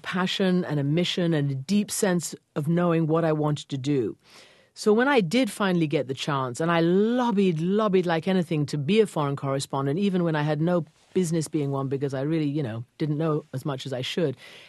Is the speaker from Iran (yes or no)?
yes; Iran; My mom's English. My father's Iranian. I grew up in Iran. And I grew up throughout my childhood and adolescence. And when I was 20 years old, there was a revolution